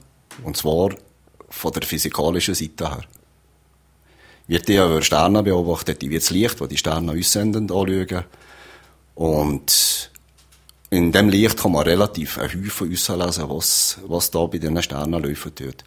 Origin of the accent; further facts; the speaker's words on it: Valais, Switzerland; Obwohl dass ich tatsächlich sattelfester Walliser bin.